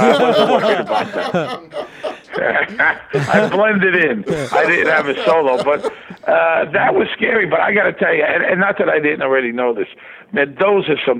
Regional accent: Brooklyn, New York, United States; moved away as an adult; also born or lived in Las Vegas; I mean, I was in Las Vegas for many years. I grew up in Brooklyn. I moved to Vegas after college.

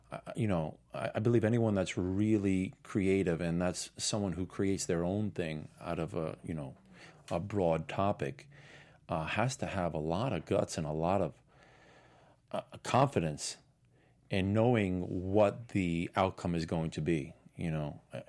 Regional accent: New York City, New York, United States; I grew up in New York City. I was working at a restaurant as a busboy when I was 12 years old.

